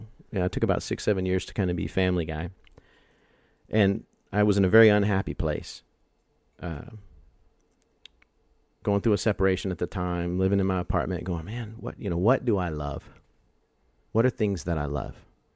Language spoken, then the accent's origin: English; Houston, Texas, United States; also born or lived in Bloomington-Normal, Illinois; but I grew up in Houston. I'm really a Houston kid.